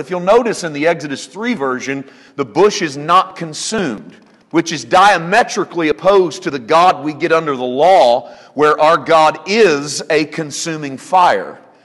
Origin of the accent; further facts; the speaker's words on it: Missouri, United States; of our lives in the middle of the country in Missouri. And I spent 11 years pastoring a church in my hometown, and we left there last spring